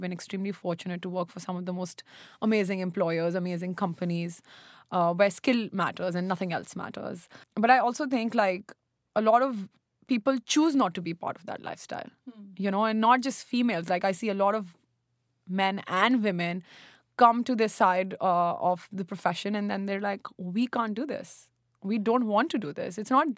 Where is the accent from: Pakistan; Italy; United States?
Pakistan; I'm currently working at 11 Madison Park. I'm from Pakistan